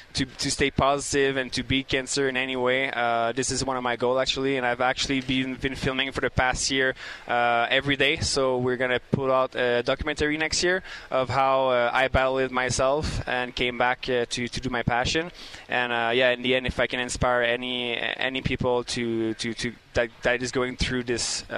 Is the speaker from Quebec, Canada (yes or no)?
yes; Montreal, Quebec, Canada; English is a second language; I'm from Montreal, Quebec, and we don't have snow all year over there. We have snow only like 3 months a year.